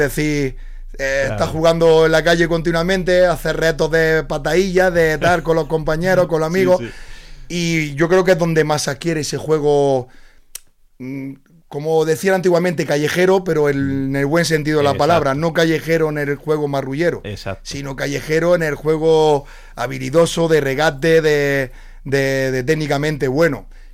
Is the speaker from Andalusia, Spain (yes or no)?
yes; Almería, Andalusia, Spain; Pero bueno, Almería era mi tierra